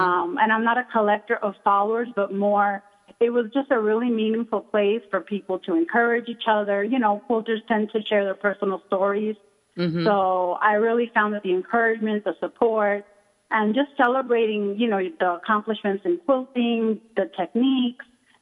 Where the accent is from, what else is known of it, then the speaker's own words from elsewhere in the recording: Miami, Florida, United States; I'm from Florida. I'm from Miami, Florida.